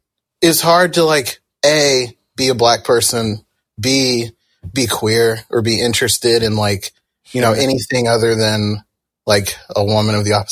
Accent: Mustang, Oklahoma, United States; also born or lived in England / Germany / Greenland; Yeah, I was born in England and moved to Germany and moved to Greenland, and then I moved to the States and bounced around the States for a while, and eventually ended up in Mustang.

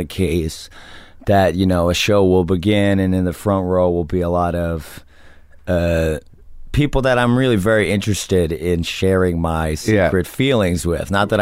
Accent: New Jersey, United States; I'm from New Jersey just like he is.

